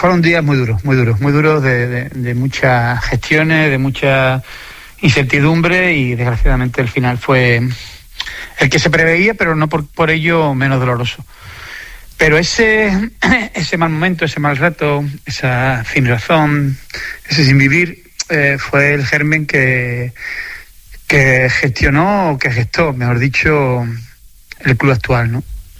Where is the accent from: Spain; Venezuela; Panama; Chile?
Spain; San Fernando, Andalusia; de mi ciudad, de mi pueblo, de mi vida, ¿no?, que es San Fernando, ¿no?